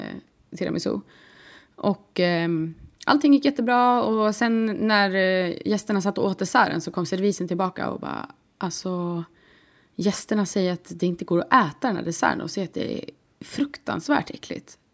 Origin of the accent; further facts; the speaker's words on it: Kolpebo, Dalarna County, Sweden; I Kolpebo, där jag är uppväxt i södra Dalarna